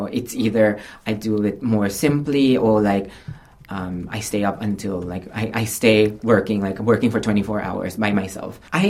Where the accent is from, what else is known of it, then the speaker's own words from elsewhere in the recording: Philippines; It's more like, I'm representing me, I'm Filipino.